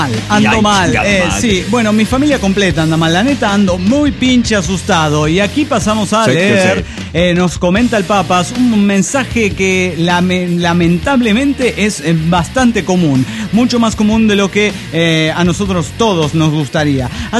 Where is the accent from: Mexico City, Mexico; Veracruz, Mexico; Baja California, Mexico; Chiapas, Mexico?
Mexico City, Mexico; del DF mexicano.